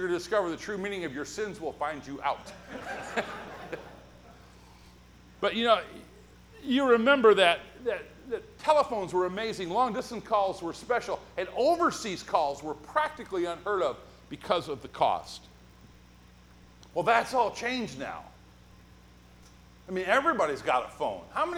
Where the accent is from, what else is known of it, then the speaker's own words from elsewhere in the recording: South Bend, Indiana, United States; born there; also born or lived in Fresno, California / Jamestown, New York / Sacramento, California; I have lived all over the country. I was born in South Bend, Indiana. I moved then to Fresno, California. I moved then to Jamestown, New York. I moved then to Sacramento, California